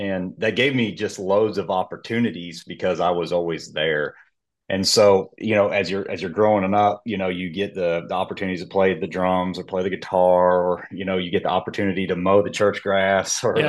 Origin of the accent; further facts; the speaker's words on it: Woodward, Oklahoma, United States; I grew up in Western Oklahoma, very rural area called Woodward.